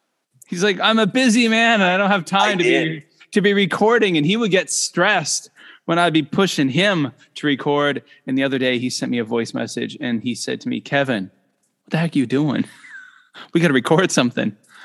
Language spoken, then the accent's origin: English; Canada; now in Shenzhen, China; But I'm a Canadian in Shenzhen, China.